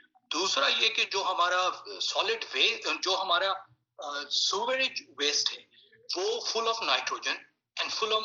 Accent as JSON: {"language": "Urdu", "town": "Karachi", "region": "Sindh", "country": "Pakistan", "tie": "born or raised there", "said": "کراچی میں میں پلا بڑا ہوں, وہاں اس وقت بھی بارشیں ہوتی تھی"}